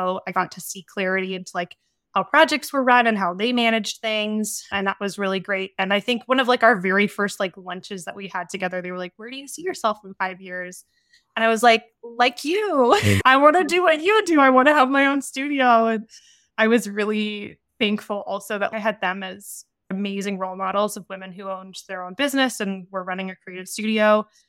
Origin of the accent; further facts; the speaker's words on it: Calgary, Alberta, Canada; also born or lived in Toronto; I moved back from Toronto to Calgary, where I'm from, after school, mostly because of like the mountains. My family was here.